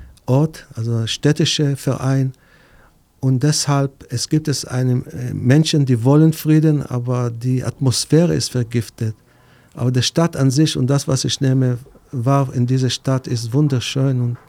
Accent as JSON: {"language": "German", "town": "Haifa", "region": "Haifa District", "country": "Israel", "lives_now": "Leipzig, Germany", "said": "Also ich komme aus Haifa, Jan kommt aus Marburg, also wir sind beide Wahl-Leipziger"}